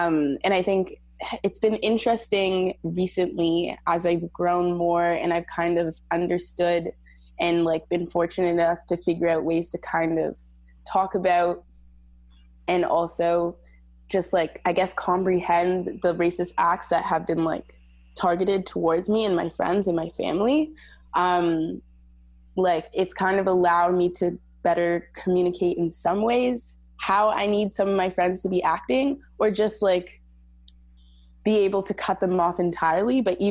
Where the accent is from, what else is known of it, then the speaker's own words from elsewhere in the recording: Canada; I know growing up in Canada